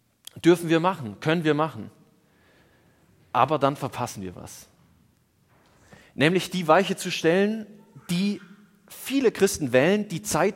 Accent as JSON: {"language": "German", "region": "Baden-Württemberg", "country": "Germany", "said": "Als Schwabe kann ich den nicht richtig aussprechen und wurde immer dafür ausgelacht, wie ich Furcht sage."}